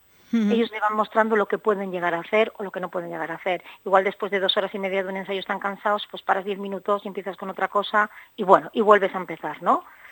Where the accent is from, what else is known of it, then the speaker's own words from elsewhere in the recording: San Sebastián, Basque Country, Spain; born there; now in Tarragona, Spain; yo soy nacida en San Sebastián, llevo muchos años fuera de San Sebastián, he estado estudiando y trabajando fuera, en el extranjero, y hace 5 años que tengo una escuela en Tarragona que se llama Danza